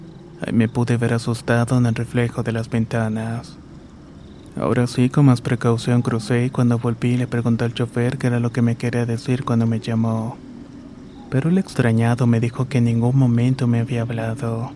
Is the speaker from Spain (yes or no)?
no; Guatemala; Soy originario de Guatemala y esto me ocurrió cuando tenía 14 años.